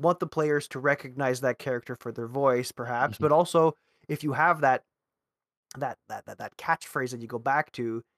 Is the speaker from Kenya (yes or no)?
no; Canada; I'm a Canadian. Who a first generation Canadian from an Italian family.